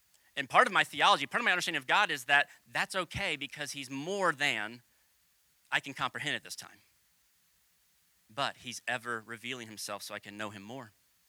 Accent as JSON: {"language": "English", "region": "Tennessee", "country": "United States", "tie": "born there", "said": "I was born in Tennessee, though. I'm very South Floridian, so I guess I get to talk that way."}